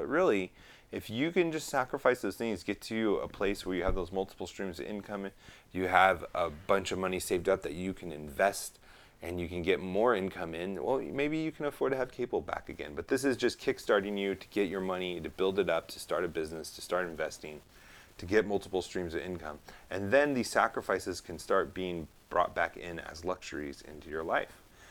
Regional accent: California, United States; And I'm just biased because I'm a Californian

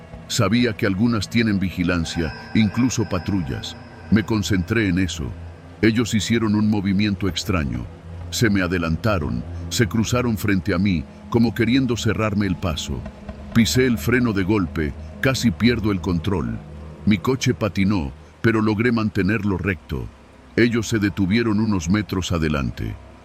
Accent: San Pedro Sula, Cortés, Honduras; tengo 29 años y soy originario de San Pedro Sula, Honduras.

